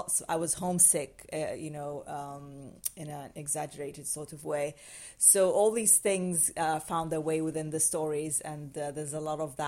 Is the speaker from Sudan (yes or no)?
yes; Sudan; moved away as an adult; now in United Kingdom; I grew up in Sudan, and I moved in my mid-20s to Scotland, to live in Scotland.